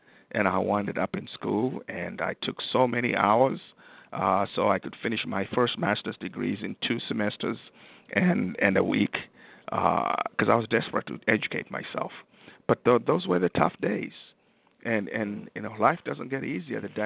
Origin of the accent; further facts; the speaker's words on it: Zimbabwe; So when somebody found out that I was from Zimbabwe, they said, oh, we want to introduce you to someone.